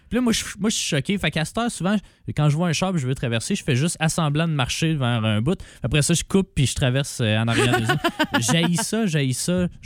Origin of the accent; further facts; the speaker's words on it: Valleyfield, Quebec, Canada; now in Sherbrooke, Canada; ta ville qui est rendue la mienne, en fait. Moi, je viens de Valleyfield, une petite ville.